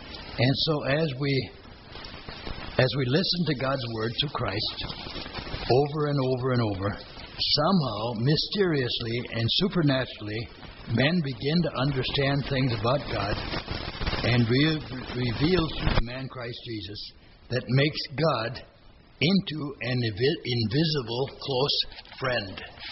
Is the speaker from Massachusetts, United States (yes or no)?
no; Missouri, United States; You know, I'm from Missouri. You got to show me.